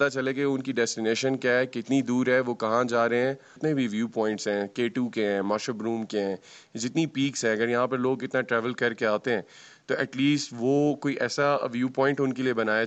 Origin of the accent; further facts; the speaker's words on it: Islamabad, Islamabad Capital Territory, Pakistan; اور میرا تعلق اسلام آباد سے ہے۔ میں اپنی فیملی کے ساتھ یہاں پر آیا ہوں۔